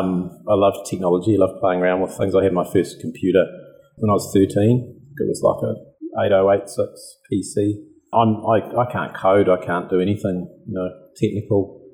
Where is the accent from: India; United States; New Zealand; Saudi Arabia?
New Zealand; Christchurch, Canterbury; Yeah, so I loved growing up in Christchurch. Cool place.